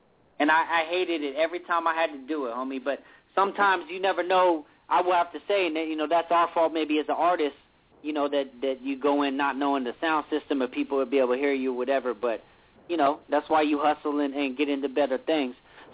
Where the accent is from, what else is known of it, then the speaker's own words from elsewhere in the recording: Riverside, California, United States; I'm born and raised in L.A., you know what I'm saying? I'm a huge fan, actually born and raised in Riverside, but outside L.A.